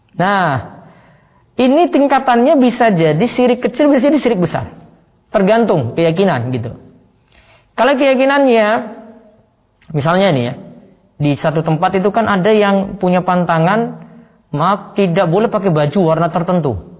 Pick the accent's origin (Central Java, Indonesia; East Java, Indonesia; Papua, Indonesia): Papua, Indonesia; Kalau dulu itu saya sampai kalau waktu kecil saya kan di Papua